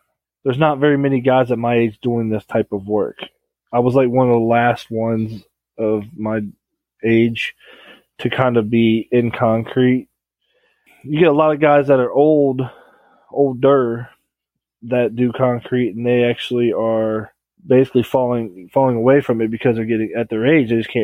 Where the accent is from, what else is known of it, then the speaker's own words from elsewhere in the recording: Goshen, Ohio, United States; Yeah, we actually had a tornado come right through my hometown here. Goshen, Ohio was